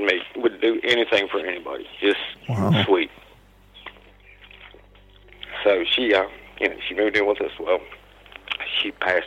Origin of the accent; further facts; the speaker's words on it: Virginia, United States; we live in North Carolina. We're originally from Virginia. That's where I met my wife.